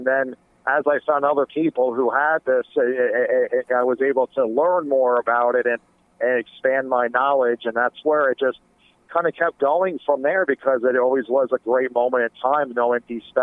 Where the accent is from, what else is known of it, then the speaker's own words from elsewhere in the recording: New York, United States; Growing up in New York, there was a station that originated the Yule Log